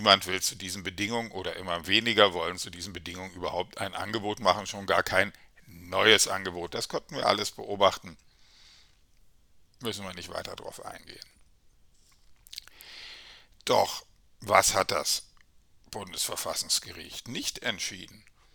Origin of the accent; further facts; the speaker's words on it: Berlin, Germany; natürlich freue ich mich auch über das Urteil, auch als Berliner und vor allem als Berliner.